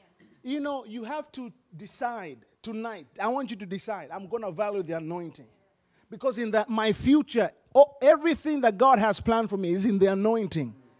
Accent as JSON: {"language": "English", "country": "Tanzania", "second_language": "English", "said": "I'm from Africa, by the way. I'm from Tanzania. Hello, just for my little history. That's in East Africa."}